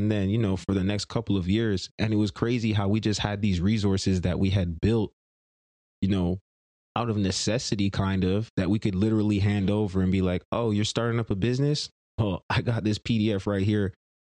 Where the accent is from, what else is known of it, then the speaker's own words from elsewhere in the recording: Brampton, Ontario, Canada; because it was in my hometown out in Brampton.